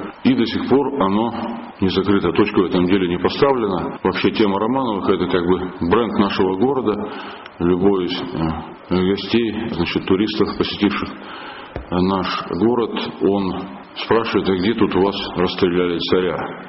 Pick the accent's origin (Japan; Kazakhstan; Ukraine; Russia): Russia; Moscow; вот я коренной москвич там в каком-то там третьем или даже четвертом поколении